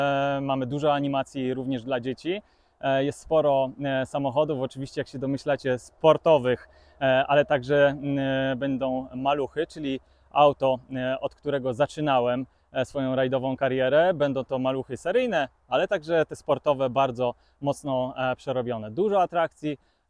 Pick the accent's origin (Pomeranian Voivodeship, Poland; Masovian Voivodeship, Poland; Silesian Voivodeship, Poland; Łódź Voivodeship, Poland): Silesian Voivodeship, Poland; Ustroń; śmiało mogę zaprosić do mojego rodzinnego miasta Ustro